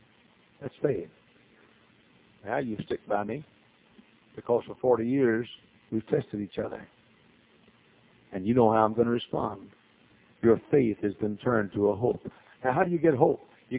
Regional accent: Texas, United States; accent: Southern; I was from Texas. I was Southern. In those days had a pronounced Southern accent.

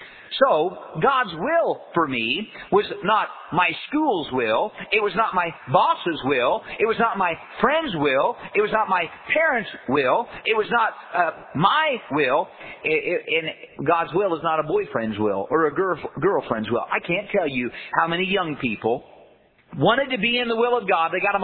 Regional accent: Indiana, United States; I'm from Indiana. When you're from Indiana, you're born with a pacifier in your mouth and a basketball in your hand.

